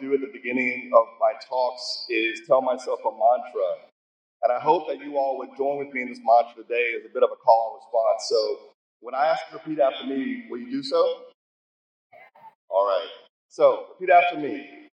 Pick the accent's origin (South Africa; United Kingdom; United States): United States; Pittsburgh, Pennsylvania; born there; It's so nice to be back in my home state of Pennsylvania. I was born in Pittsburgh.